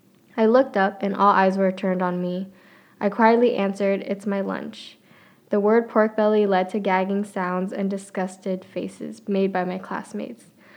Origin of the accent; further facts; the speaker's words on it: United States; I am American and I'm also Chinese, but I'm proud of both of the cultures